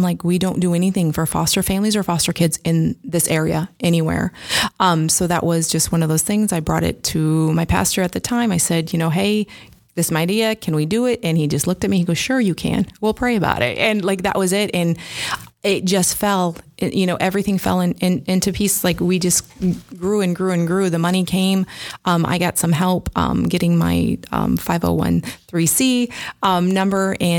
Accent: Clinton, Iowa, United States; I am from Clinton, Iowa. I've lived there most of my life.

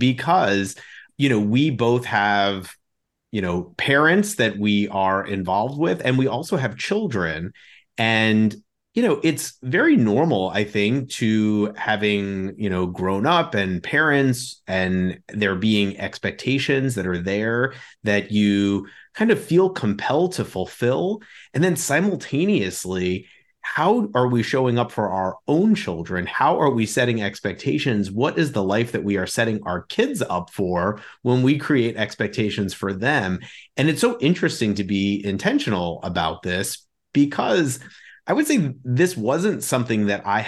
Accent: New York, United States; moved away as an adult; now in St. Louis, United States; I grew up in New York. And after the match, I moved to do my internal medicine and GI training in St. Louis.

